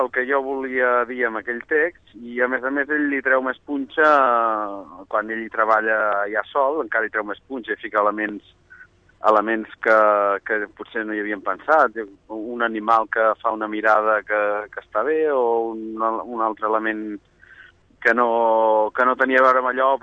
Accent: Montblanc, Catalonia, Spain; tots dos som de Montblanc

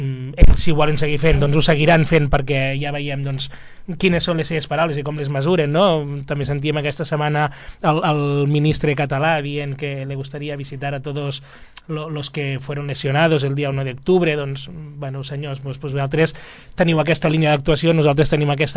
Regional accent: Catalonia, Spain; quin tipus de poble som els catalans

